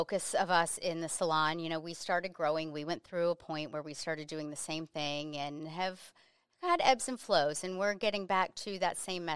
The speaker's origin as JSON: {"language": "English", "region": "Florida", "country": "United States", "tie": "born or raised there", "said": "Central Florida. So always Florida."}